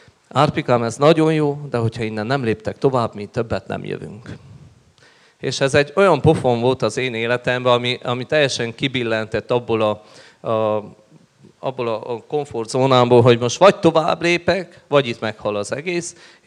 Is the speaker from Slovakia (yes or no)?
no; Harghita, Romania; Mondtam, amikor oda kerültünk Nagyváradra, mivel én is csíki vagyok